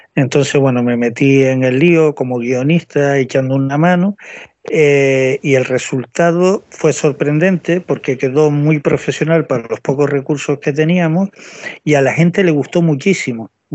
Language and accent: Spanish; Arucas, Canary Islands, Spain; en mi pueblo, en Arucas, en Gran Canaria, el pueblo de donde soy originario.